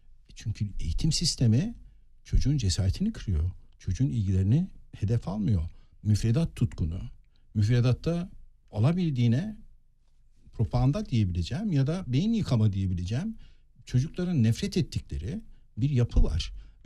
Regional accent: Şanlıurfa, Turkey; Ben Urfalıyım.

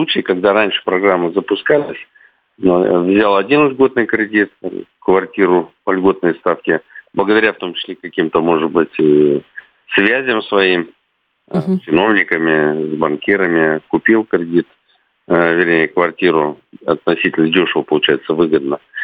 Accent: Crimea, Ukraine; also born or lived in Kyiv; Я сам крымчанин, угу, естественно, часто бывал в этих областях. И жил в Киеве, кстати, один период жизни у меня связан с Киевом. То есть Украина для меня родное место, родная республика, родные люди.

